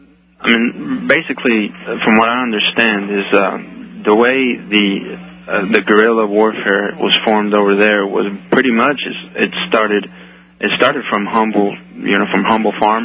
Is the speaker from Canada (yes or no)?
no; Colombia; now in United States; I was telling you I'm from Colombia, South America.